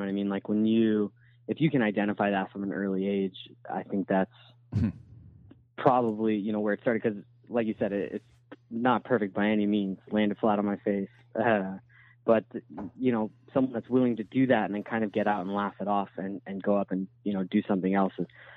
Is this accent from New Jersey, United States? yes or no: yes; Ewing, New Jersey, United States; I grew up in Ewing, New Jersey.